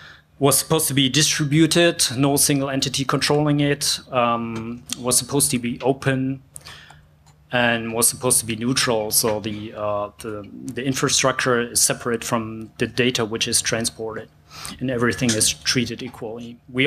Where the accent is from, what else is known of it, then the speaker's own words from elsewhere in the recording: Hamburg, Germany; Once again, since I'm from Hamburg, I take Hamburg as an example.